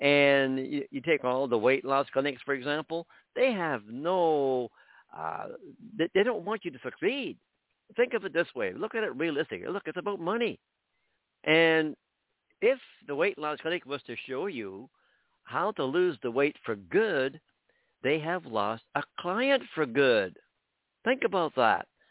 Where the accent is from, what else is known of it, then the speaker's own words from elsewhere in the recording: Canada; Listen, I live in Canada. I'm Canadian living in Canada.